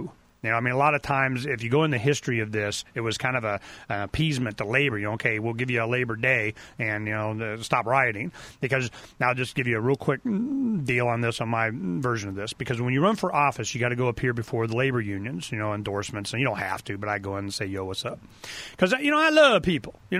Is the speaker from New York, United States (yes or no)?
no; Florida, United States; now in Tucson, United States; You know, I came from Florida.